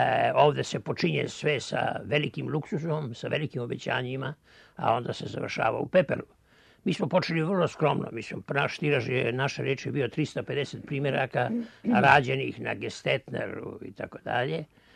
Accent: Serbia; Mi smo očevidno postupali kao Srbi u odbrani nacionalnih interesa.

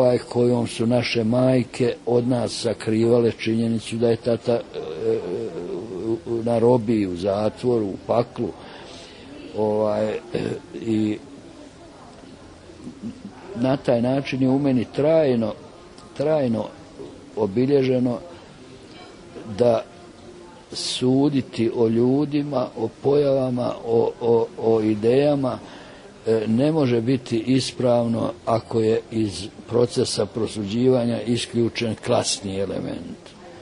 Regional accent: Bosnia & Herzegovina; Mi smo ljudi Bosanci, ljudi kompromisa

